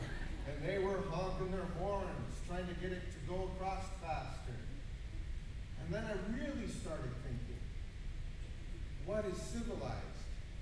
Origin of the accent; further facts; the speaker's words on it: Bellingham, Washington, United States; the sidewalk at an intersection in my hometown of Bellingham.